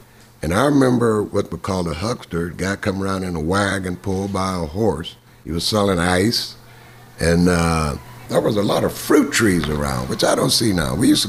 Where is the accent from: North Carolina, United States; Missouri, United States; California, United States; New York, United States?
Missouri, United States; St. Louis; born there; also born or lived in Vancouver, Washington; now in Pittsburgh, United States; I was born in St. Louis, Missouri. But during the war, I moved out west to Vancouver, Washington.